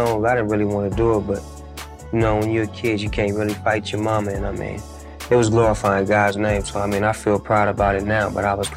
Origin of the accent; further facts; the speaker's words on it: Long Beach, California, United States; I'm from Long Beach to LBC, Eastside. I'm finna put it down for my city.